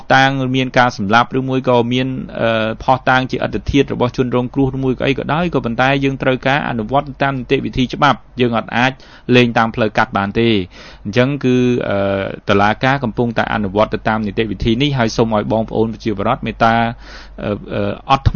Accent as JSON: {"language": "Khmer", "region": "Kampong Cham", "country": "Cambodia", "said": "តាមពិតខ្ញុំមកពីកំពង់ចាមដូចគ្នាទេ"}